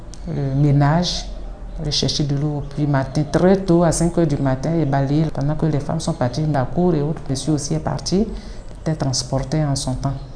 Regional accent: Komokonwa, Vallée du Bandama, Côte d’Ivoire; born there; Je suis née à Komokonwa. C'est un peu loin, écrit, dans la région de Sakassou.

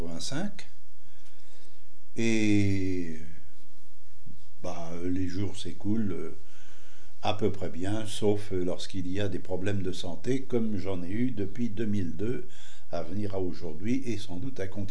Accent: Savenay, Pays de la Loire, France; born there; now in Saint-Sébastien-sur-Loire, France; Je suis né à Savenay, en Loire dite inférieure à l'époque, Atlantique maintenant.

